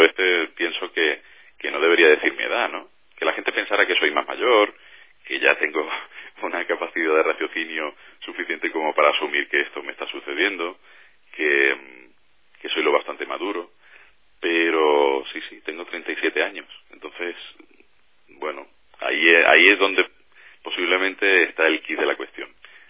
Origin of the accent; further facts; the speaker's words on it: Málaga, Andalusia, Spain; Pero como malagueño yo quiero estar ahí en mi casa.